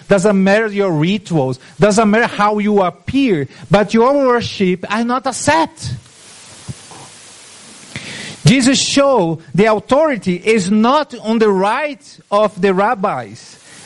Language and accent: English; Brazil; English is a second language; because I'm from Brazil, I confess to you that I have to lead with my mind